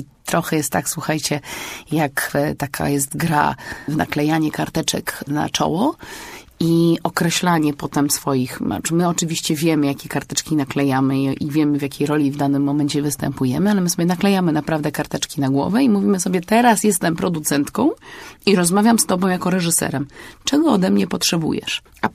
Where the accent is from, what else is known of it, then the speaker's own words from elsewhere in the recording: Warsaw, Masovian Voivodeship, Poland; Chociaż jest to moje miasto, jestem warszawianką